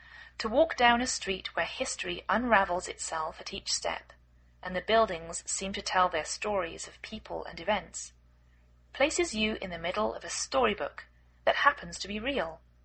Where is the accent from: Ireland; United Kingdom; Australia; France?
United Kingdom; England; now in United States